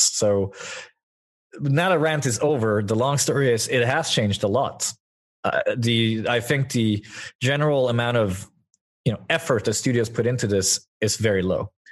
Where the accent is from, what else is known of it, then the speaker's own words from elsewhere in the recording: Sweden; English is a second language; now in Thailand; For example, I'm actually Swedish. I'm living in Thailand right now. But I attend Nordic Game in my home country